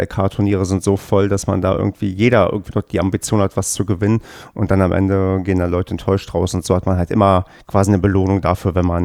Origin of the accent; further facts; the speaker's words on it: East Germany, Germany; Und ich bin ja im Osten mit Tennis groß geworden